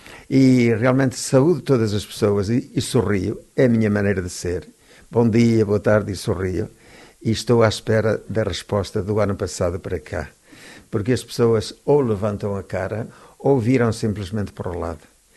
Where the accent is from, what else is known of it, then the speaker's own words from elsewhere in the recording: Fervença, Braga, Portugal; Nasci numa freguesia do campo, em Sorico de Basto, chamada Fervença, e ali, pois, comecei a minha vida muito cedo